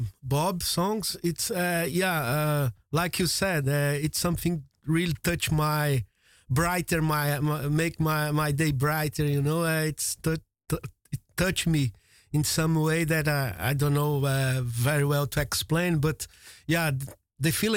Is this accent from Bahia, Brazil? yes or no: no; Minas Gerais, Brazil; English is a second language; I'm from Brazil, so I'm from Minas Gerais, so it's in the southeast Brazil, near São Paulo, Rio de Janeiro, and I'm came from a very nice region in Brazil, very nice people, very welcome people